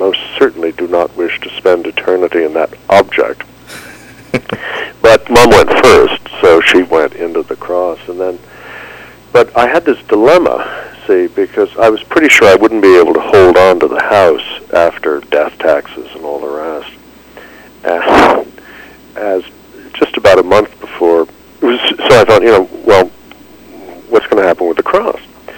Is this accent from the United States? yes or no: no; Ireland